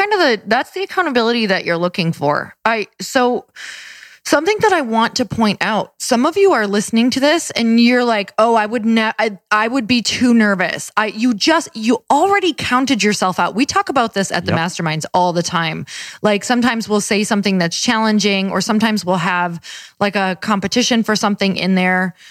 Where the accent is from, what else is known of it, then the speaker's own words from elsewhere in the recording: Midwest, United States; So I'm from the Midwest and there was a clear difference in our personalities.